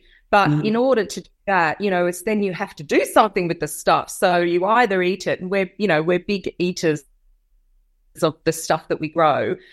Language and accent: English; Wodonga, Victoria, Australia; also born or lived in Melbourne; And when I moved away from Wodonga and I went to uni in Melbourne, I always was growing things, even on my balcony in my flat.